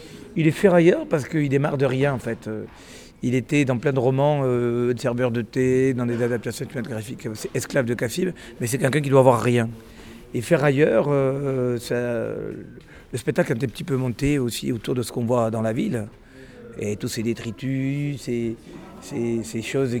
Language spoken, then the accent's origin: French; South-West France, France; born there; accent: Midi; moi, je suis d'Afrique du Nord, né dans le sud-ouest, et j'avais un accent du Midi très fort